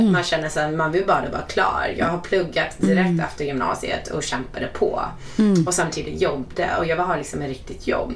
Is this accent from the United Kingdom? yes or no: no; Ottawa, Ontario, Canada; moved away as an adult; also born or lived in California; Jag är uppväxt i Kanada, Ottawa, som är huvudstaden.